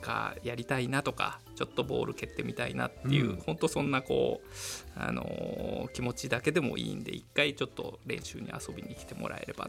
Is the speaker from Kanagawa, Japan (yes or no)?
no; Osaka, Japan; born there; あ、生まれは大阪ですので、